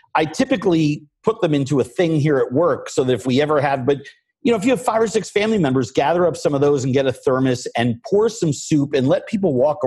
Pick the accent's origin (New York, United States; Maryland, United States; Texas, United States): New York, United States; So I'm a New Yorker, mm-hmm. Born and bred.